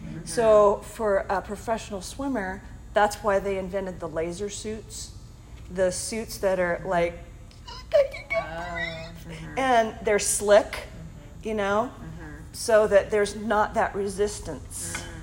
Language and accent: English; Portland, Oregon, United States; I'm not from here. I'm from Portland.